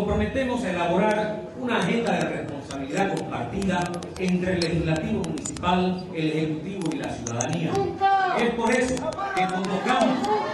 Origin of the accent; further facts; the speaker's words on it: Santa Cruz, Bolivia; los cruceños y cruceñas queremos recuperar la esperanza y construir un municipio democrático